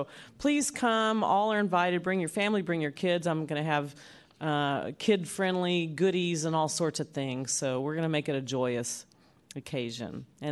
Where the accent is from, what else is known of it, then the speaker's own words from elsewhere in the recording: Scotland, United Kingdom; So I'm a Scot.